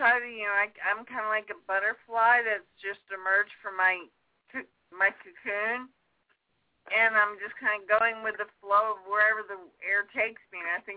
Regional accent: Pottsville, Pennsylvania, United States; I'm from Pottsville, Pennsylvania, the poorest county in the poorest, or actually the poorest city in the poorest county in the state of Pennsylvania.

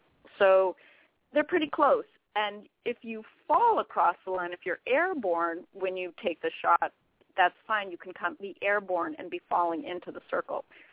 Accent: Wisconsin, United States; And I'm from Wisconsin, and you know it snows in Nebraska, it snows in Wisconsin

